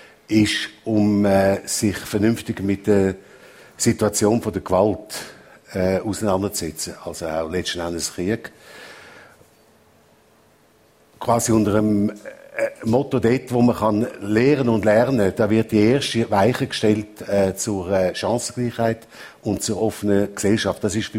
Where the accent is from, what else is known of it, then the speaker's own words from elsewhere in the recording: Zurich, Switzerland; Ich bin im Kreis 4 aufgewachsen und bei dem Quartier verbunden. Ich bin als Kalkbreite in die Schule gegangen.